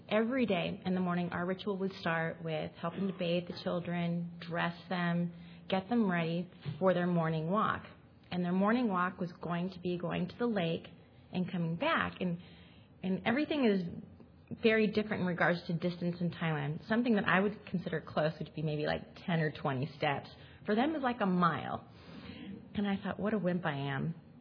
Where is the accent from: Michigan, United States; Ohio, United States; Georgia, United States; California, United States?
California, United States; I'm from California. It's hot.